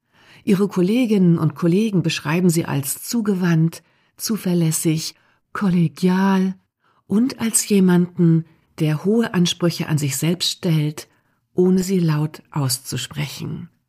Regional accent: Germany; Aber Karen Wetterhahn bringe ich als Deutsche nicht über meine Lippen.

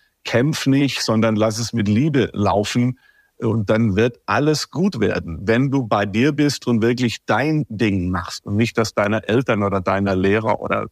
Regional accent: Baden-Württemberg, Germany; born there; mittlerweile bin ich 56 und ich habe mein Schäflein im Trockenen über die vielen Jahre, habe ich ein bisschen was angespart. Bin ja gebürtiger Schwabe und bin sparsam

